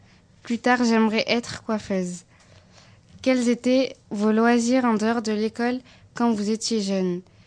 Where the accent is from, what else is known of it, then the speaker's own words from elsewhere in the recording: Artigues, Nouvelle-Aquitaine, France; also born or lived in Langon; j'ai 12 ans, j'habite à Artigues près d'Ivrac, je suis née à Longon. J'ai vécu quelques années à Longon, puis je suis partie à Artigues.